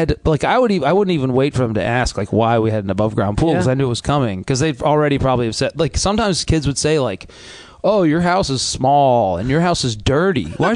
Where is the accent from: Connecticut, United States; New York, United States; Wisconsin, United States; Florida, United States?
Connecticut, United States; New Canaan; I grew up in New Canaan, Connecticut.